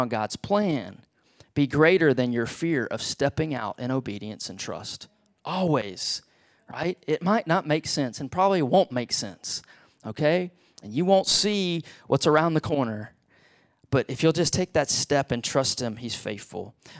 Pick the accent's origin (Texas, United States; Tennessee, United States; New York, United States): Texas, United States; Beaumont; also born or lived in Silsbee; now in Lufkin, United States; I got some great memories of growing up in Southeast Texas. I grew up in Beaumont, just 2 hours from here. Grew up in Silsby and Beaumont most of my life.